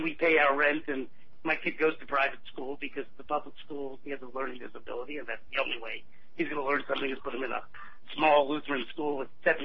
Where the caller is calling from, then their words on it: Astoria, New York, United States; from Astoria, Queens.